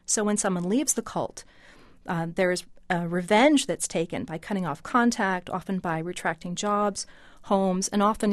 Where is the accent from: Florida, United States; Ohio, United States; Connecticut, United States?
Connecticut, United States; born there; I was born in Connecticut.